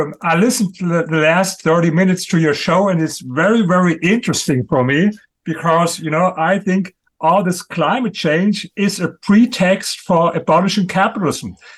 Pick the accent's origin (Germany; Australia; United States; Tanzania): Germany; accent: German; English is a second language; I come from Germany, what you see with my accent.